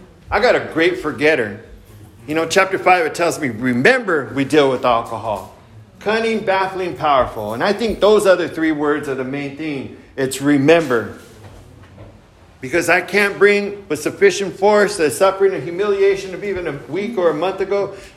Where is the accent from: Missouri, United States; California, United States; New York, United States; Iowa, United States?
California, United States; Santa Maria; A lot of people don't know this, but I was born and raised in Santa Maria.